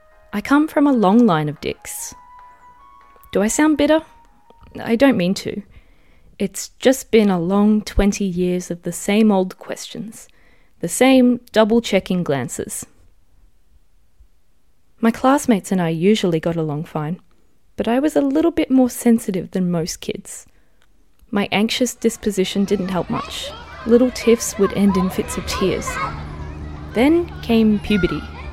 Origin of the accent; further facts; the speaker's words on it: Glasgow, Scotland, United Kingdom; born there; I was born in Glasgow, Scotland. My parents gave me an Irish name